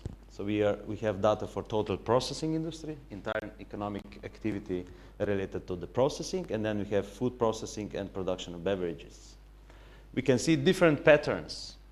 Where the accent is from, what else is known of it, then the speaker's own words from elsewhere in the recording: Slovenia; English is a second language; I'm coming from Slovenia, a small country